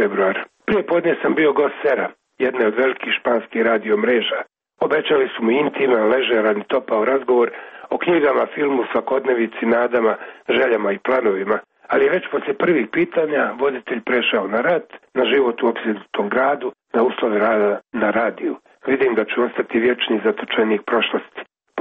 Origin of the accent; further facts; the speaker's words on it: Sarajevo, Federation of Bosnia and Herzegovina, Bosnia & Herzegovina; sam kao dijete u Sarajevu